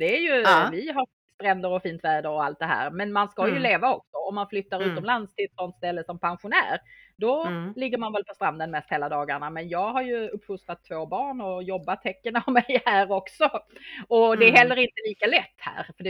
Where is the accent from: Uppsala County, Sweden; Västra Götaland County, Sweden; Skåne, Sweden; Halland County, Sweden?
Skåne, Sweden; Malmö; Och jag kommer ursprungligen från Malmö, södra Sverige. Där är jag liksom uppvuxen och där har jag utbildat mig, eller rättare sagt i Lund då, eftersom det är närmaste universitetet var på den tiden. Så jag bodde och jobbade i Malmö